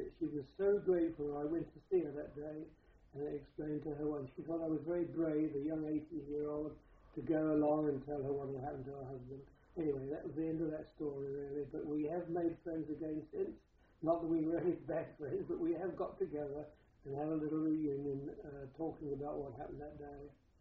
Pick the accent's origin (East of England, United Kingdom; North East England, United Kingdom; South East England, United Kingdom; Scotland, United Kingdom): South East England, United Kingdom; Ashford; a townie of mine, because I came from Ashford.